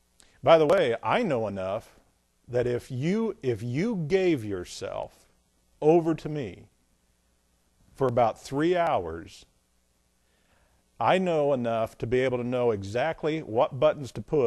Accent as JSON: {"language": "English", "town": "Jefferson", "region": "Indiana", "country": "United States", "tie": "born or raised there", "said": "I lived where I grew up in Jefferson, Indiana. Tim and I, where we grew up, right next door was the parsonage."}